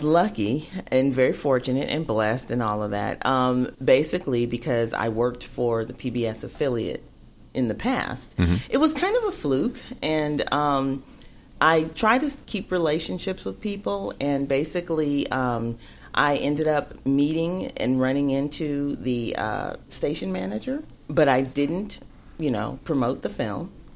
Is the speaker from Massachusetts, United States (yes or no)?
no; Indianapolis, Indiana, United States; because we grew up together in Indianapolis.